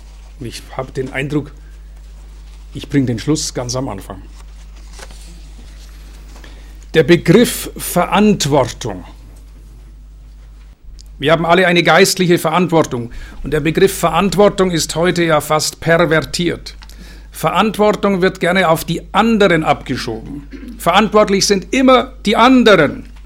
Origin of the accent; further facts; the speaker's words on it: Bavaria, Germany; born there; ich fühle mich immer noch als gebürtiger Bayern